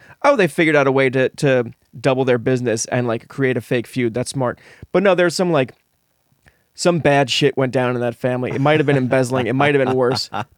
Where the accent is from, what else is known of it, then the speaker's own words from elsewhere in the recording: New Jersey, United States; Growing up in New Jersey, we would take all of our vacations on the Jersey Shore, on the boardwalk